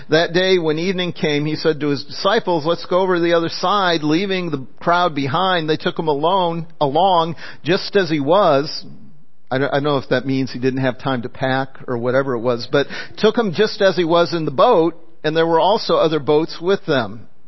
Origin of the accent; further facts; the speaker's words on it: Michigan, United States; You know, I grew up near Lake St. Clair, which is one of the connects Lake Huron with Lake Erie